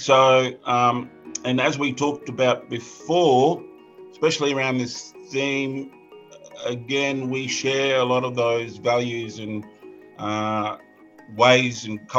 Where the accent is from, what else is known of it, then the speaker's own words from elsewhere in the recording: Erub, Queensland, Australia; I'm from Erub, Darnley Island, in the northeast of the Torres Strait.